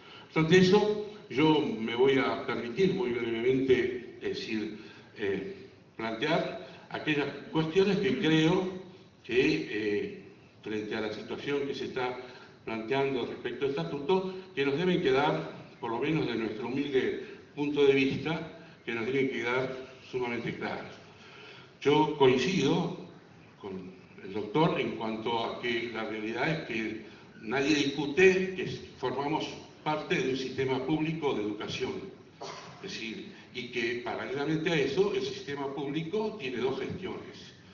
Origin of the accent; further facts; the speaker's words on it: Buenos Aires, Argentina; yo asumo como porteño, y cada uno como de cada jurisdicción asuma también su sentido de culpa